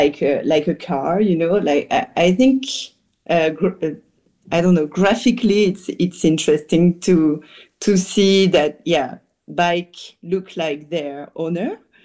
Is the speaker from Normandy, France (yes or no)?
yes; Rouen, Normandy, France; I started from Rouen, which is my hometown